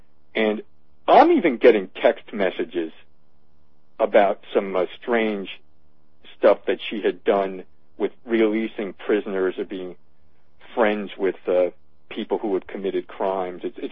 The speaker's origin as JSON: {"language": "English", "region": "New Jersey", "country": "United States", "tie": "born or raised there", "said": "You might know, I grew up in New Jersey, and I was just living there."}